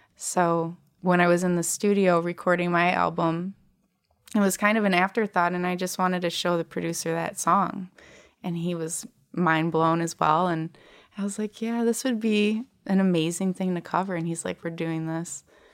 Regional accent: Lake Orion, Michigan, United States; And I grew up in Lake Orion, and I have a lot of friends who are musicians.

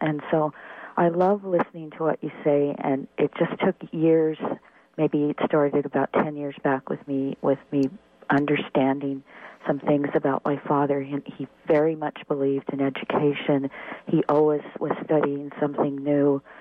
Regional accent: New Mexico, United States; moved away; also born or lived in Queens, New York City; Oh, my gosh, I so much want to visit there, and I was born in Queens. But when I was a little kid, my father moved us out from New York City to southern New Mexico in the mountains.

